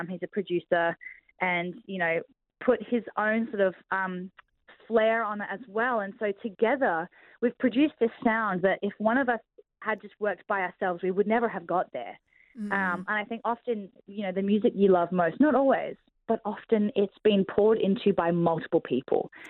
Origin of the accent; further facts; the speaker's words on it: Adelaide, South Australia, Australia; born there; also born or lived in Mount Gambier; I'm South Australian based. I was born in Adelaide. I lived in Mount Gambier for a little while, about 10 years, I suppose that's a fair amount of time. And then have moved back to Adelaide in the last 3 years to pursue music studies